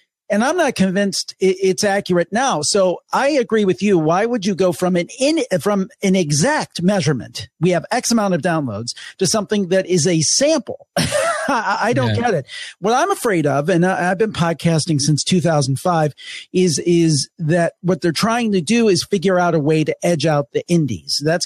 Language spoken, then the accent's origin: English; Cleveland, Ohio, United States; and I'm from Cleveland too.